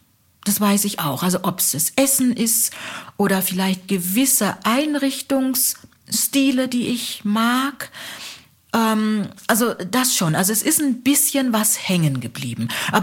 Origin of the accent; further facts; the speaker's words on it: Nigeria; now in Germany; Das hat mich erstaunt, weil das war bei uns in Nigeria ein No-Go. Also wenn wir das gemacht hätten, da hätte unsere Mutter gefragt, who asked you?